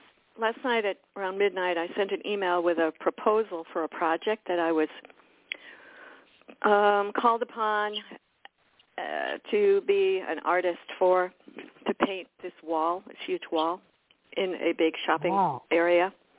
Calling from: Florida, United States; South Florida.

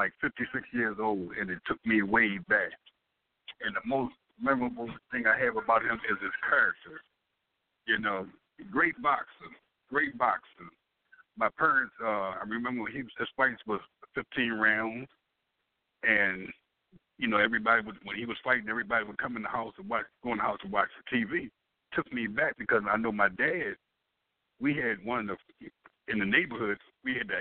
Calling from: Baltimore, Maryland, United States; I'm calling from Baltimore.

